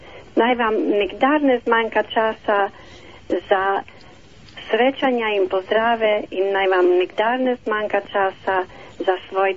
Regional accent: Novokračine, Littoral–Inner Carniola, Slovenia; now in Melbourne, Australia; iz Melbourna, originalno doma iz Novokrače in Prilijeski Bistrici.

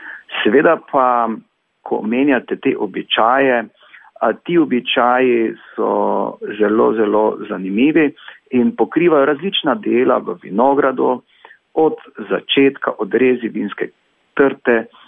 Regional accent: Styria, Slovenia; kajti Štajerci smo znani po dobrih vinih, ki so primerna za špricer vina.

